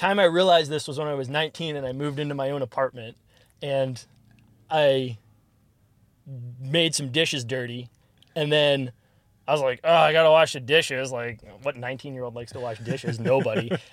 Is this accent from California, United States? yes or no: no; New Jersey, United States; This was actually, so I grew up in New Jersey.